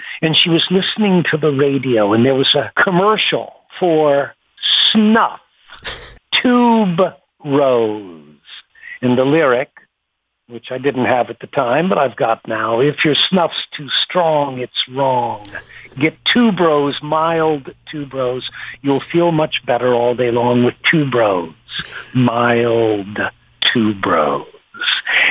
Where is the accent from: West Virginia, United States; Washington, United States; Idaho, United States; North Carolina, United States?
North Carolina, United States; Chapel Hill; also born or lived in Boston; What happened, Dave, is I was born in Boston, raised in North Carolina.